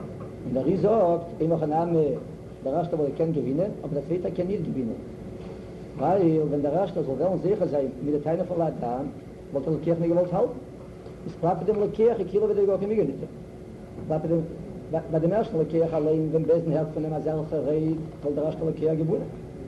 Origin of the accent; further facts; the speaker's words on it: United States; German is a second language; als ich wieder jedem gesagt habe, ich bin Amerikaner.